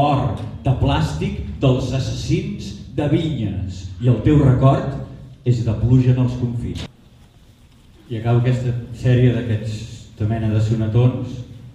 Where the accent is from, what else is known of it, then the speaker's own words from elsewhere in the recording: Barcelona, Catalonia, Spain; born there; jo vaig néixer a Barcelona, però la família de ma mare, que són de l'Escala, que és un poble de la costa